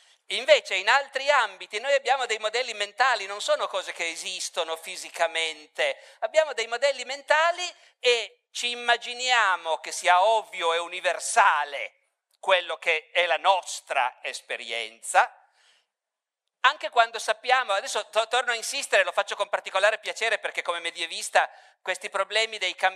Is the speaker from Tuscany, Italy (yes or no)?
no; Turin, Piedmont, Italy; born there; quando io sono nato a Torino nel 1959